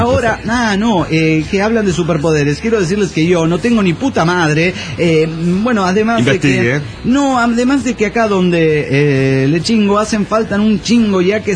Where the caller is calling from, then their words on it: Tulancingo, Hidalgo, Mexico; soy el zapatista de Tulancingo, Hidalgo